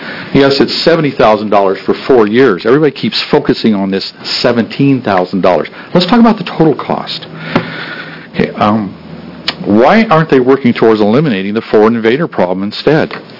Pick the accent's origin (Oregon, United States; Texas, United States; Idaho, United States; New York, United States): Oregon, United States; I'm from Linn County.